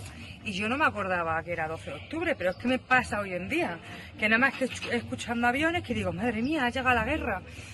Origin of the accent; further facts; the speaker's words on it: Community of Madrid, Spain; Bueno, pues yo, como soy madrileña